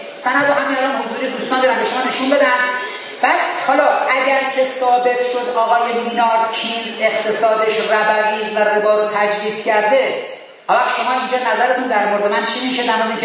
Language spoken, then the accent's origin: Persian; Tehran, Tehran Province, Iran; born there; من بابا بچه امامزاده هستم تو تهران به دنیا اومدم.